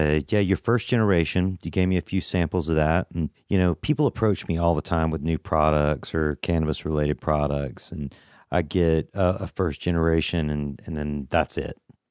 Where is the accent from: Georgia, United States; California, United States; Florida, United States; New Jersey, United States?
Georgia, United States; I love the South. I'm from the South, too, from Georgia.